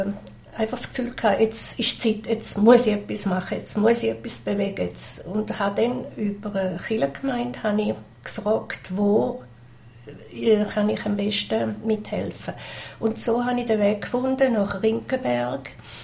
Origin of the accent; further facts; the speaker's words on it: Thurgau, Switzerland; now in Beatenberg, Switzerland; Viel Grüße aus dem Beoland. Ich wohne seit 11 Jahren in Beatenberg. Man hört es, ich komme aus Mostindien. Das ist Kanton Thurgau.